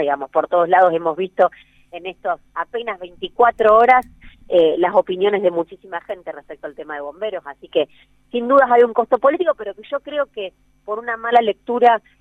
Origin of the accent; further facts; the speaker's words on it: Argentina; Igual la sociedad argentina tiene un problema, y eso lo digo como argentina, ¿no?